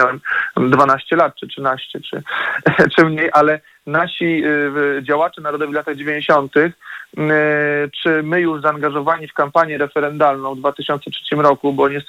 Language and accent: Polish; Lower Silesian Voivodeship, Poland; Ja pochodzę z powiatu zgorzeleckiego, więc doskonale wiemy, że rzeczywiście to jest wygoda, że można przejechać przez tą granicę bez kontroli